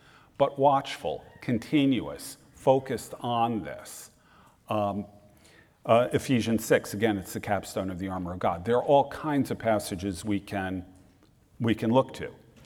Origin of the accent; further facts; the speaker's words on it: New Jersey, United States; A quick reminder, I grew up in New Jersey. I can be pretty blunt.